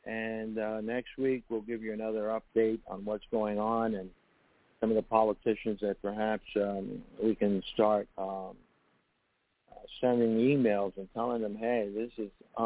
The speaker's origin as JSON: {"language": "English", "country": "United States", "said": "As an American, I feel sad that this is happening today."}